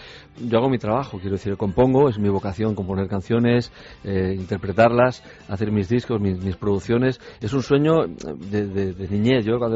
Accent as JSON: {"language": "Spanish", "town": "Barcelona", "region": "Catalonia", "country": "Spain", "said": "Yo soy de Barcelona, soy catalán de Barcelona, pero mi familia es de Albacete."}